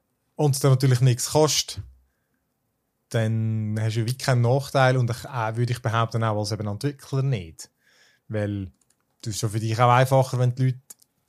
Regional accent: Switzerland; bei uns in der Schweiz

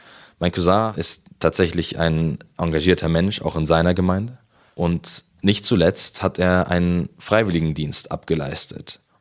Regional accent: Munich, Bavaria, Germany; wohne ich aktuell in Haidhausen, aber ursprünglich komme ich aus der Au. Dort bin ich in der Gemeinde Maria Hilf schon lange aktiv.

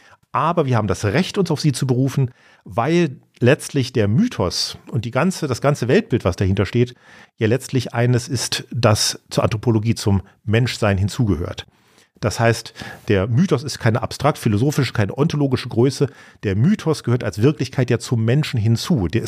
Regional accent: Germany; uns auf einmal auch, ich sage mal, als Konservative, als Deutsche, wie auch immer sie das fassen wollen, als Christen, Freiräume öffnet

